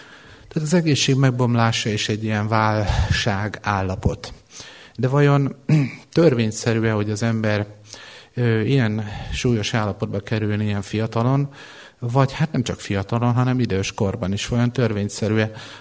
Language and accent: Hungarian; Hajdúböszörmény, Hajdú-Bihar, Hungary; és Hajdúbeszörményben nőttem föl, ott jártam az iskoláimat.